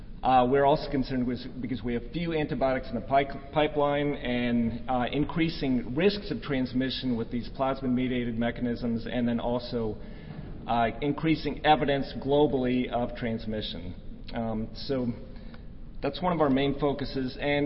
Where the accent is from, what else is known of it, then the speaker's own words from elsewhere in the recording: Oregon, United States; I come from Oregon, which, like Alaska, I think is a very beautiful northwestern state.